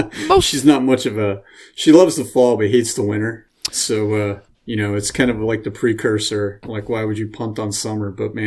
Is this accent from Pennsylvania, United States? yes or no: yes; Pennsylvania, United States; Yeah, so I'm a lifelong PA guy. I grew up in Wyoming County, Pennsylvania.